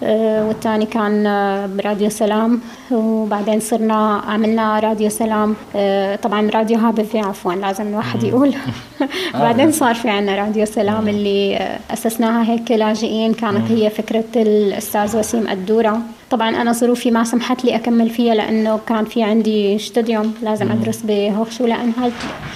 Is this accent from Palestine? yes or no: yes; Palestine; German is a second language; also born or lived in Syria; now in Germany; Ich bin Palästinenserin, aber in Syrien geboren.